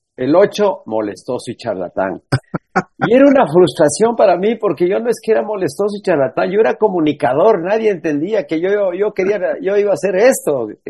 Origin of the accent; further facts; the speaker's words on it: Ambato, Tungurahua, Ecuador; Y este evento ocurre en mi ciudad natal, obviamente en Ambato